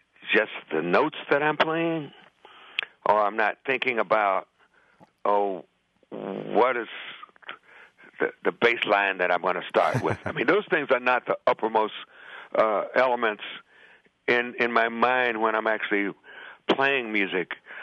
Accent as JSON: {"language": "English", "town": "Chicago", "region": "Illinois", "country": "United States", "tie": "born or raised there", "moved": "as an adult", "lives_now": "New York, United States", "said": "great trumpet player who discovered me and brought me from my hometown, Chicago, to New York, and really nurtured me."}